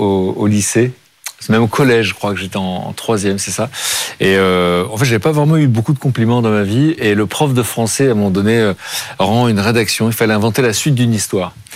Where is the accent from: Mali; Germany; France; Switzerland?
France; Pau, Nouvelle-Aquitaine; born there; En fait, je suis né, mais je connais pas Pau. Mais voilà